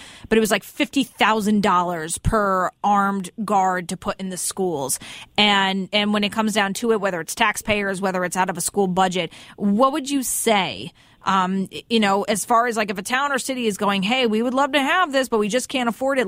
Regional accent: Fairfield, United States; especially when I was growing up in Fairfield

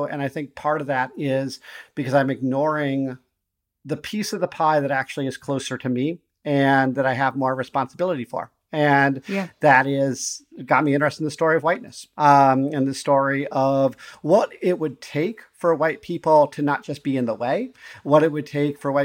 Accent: Montana, United States; I grew up in Montana, primarily in a predominantly pretty white place

